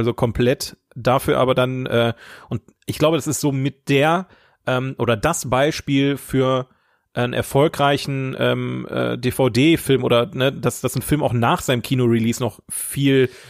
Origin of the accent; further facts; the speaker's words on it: Oberhausen, North Rhine-Westphalia, Germany; der hat in einem Aquarium in Oberhausen gelebt, wo ich herkomme